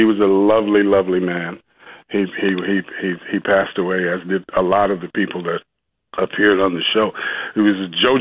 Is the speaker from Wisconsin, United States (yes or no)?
no; Harlem, New York, United States; when I grew up in Harlem, I wasn't the biggest kid on the block.